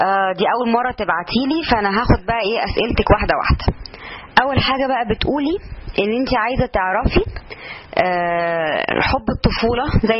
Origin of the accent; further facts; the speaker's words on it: Egypt; إحنا كمجتمع مصري أو كمجتمع عربي شعوب عاطفية بزيادة